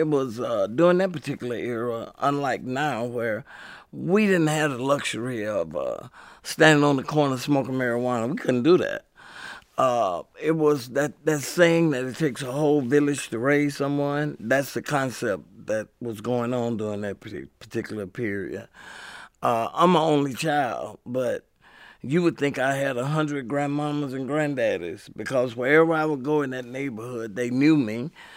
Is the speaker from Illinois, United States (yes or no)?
yes; Chicago, Illinois, United States; also born or lived in Northport, Alabama; I was born in Northport, Alabama, but I grew up in Chicago.